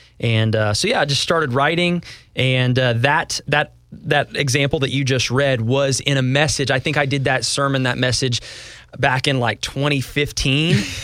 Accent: Charleston, South Carolina, United States; Born in the Midwest, grew up in Charleston, South

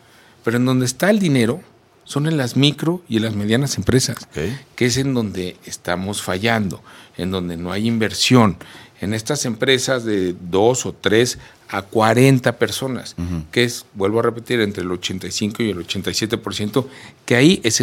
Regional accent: Mexico; como mexicanos

